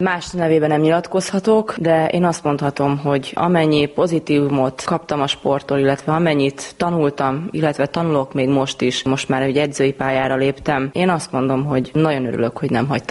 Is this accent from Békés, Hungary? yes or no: no; Székesfehérvár, Fejér, Hungary; Székesfehérváron az Alba Volán SC sportolójaként nevelkedtem, és most jelen pillanatban itt is dolgozom, mint edző.